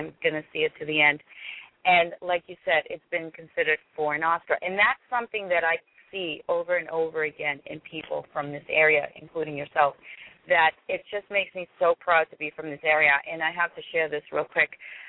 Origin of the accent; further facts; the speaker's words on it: Lowell, Massachusetts, United States; I'm from Lowell. And I actually know Mickey Ward and Vicki Eklund and them.